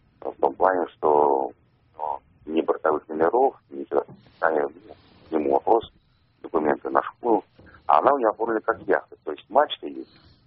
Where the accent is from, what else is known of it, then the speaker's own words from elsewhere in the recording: Obninsk, Kaluga Oblast, Russia; Город Обнинск.